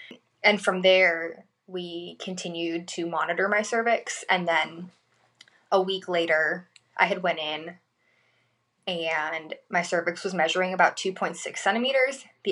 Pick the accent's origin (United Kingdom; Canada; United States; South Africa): United States; Chicago, Illinois; also born or lived in Pennsylvania / Florida / Seattle; now in South Carolina, United States; I'm a transplant from Chicago to South Carolina. I've lived a pretty interesting life. I've lived in Illinois, Pennsylvania, Florida, where I lived in Orlando and worked at Disney.